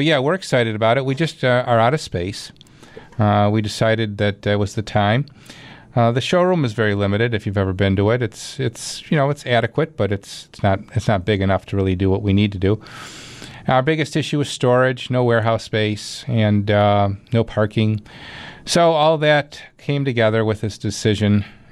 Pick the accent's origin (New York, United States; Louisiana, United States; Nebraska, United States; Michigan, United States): New York, United States; Clarence; glad to bring the business to my hometown, our hometown, Clarence, New York.